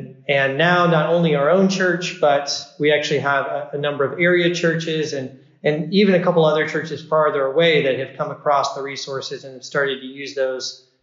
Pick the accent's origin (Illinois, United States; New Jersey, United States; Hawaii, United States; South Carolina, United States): South Carolina, United States; also born or lived in Birmingham, Alabama / Eastern Tennessee; Before that, in Birmingham, Alabama. Before that, I was in Eastern Tennessee, but I'm originally from South Carolina.